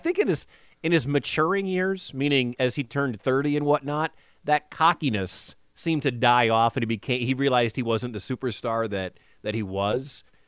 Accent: Ann Arbor, Michigan, United States; because I came from Ann Arbor, and it was, sure, Michigan football, and it was Michigan basketball

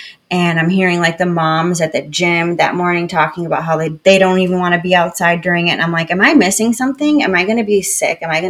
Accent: Michigan, United States; also born or lived in North Carolina / San Francisco; the culture shock of living in San Francisco after growing up in West Michigan and being born in North Carolina

